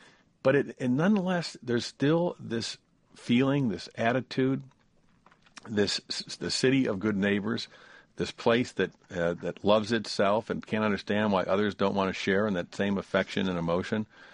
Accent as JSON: {"language": "English", "town": "Buffalo", "region": "New York", "country": "United States", "tie": "born or raised there", "said": "I don't know what it is other than growing up in Buffalo, being aware, being alert, being sensitive to people and places around you, and a very good training and education."}